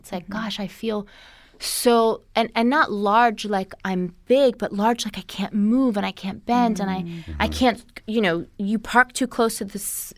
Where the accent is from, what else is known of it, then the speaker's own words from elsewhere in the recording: New York, United States; I grew up in New York. In New York, all you hear about is like scheduled C-section and a little tummy tuck and keep it moving, you know?